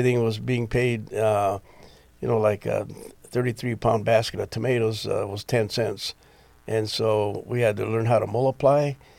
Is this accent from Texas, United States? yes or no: yes; Farr, Texas, United States; also born or lived in Ohio / Michigan / Indiana / Wisconsin; Well, I was born in South Texas, in the Rio Grande Valley. It was a little town called Farr, next to McAllen, Texas, about 12 miles from the bridge into Mexico at Reynosa.